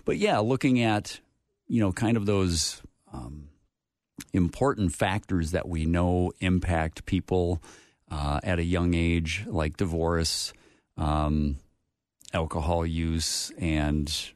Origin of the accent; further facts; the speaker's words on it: Willmar, Minnesota, United States; Well, I'm born and raised in Minnesota, grew up out in west central Minnesota, out around the Wilmer, New London, Spicer area.